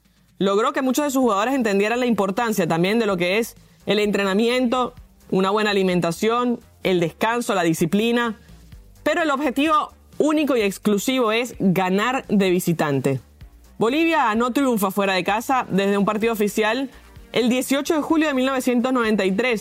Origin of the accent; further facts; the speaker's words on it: Venezuela; así que hoy, como venezolanos, estamos un poquito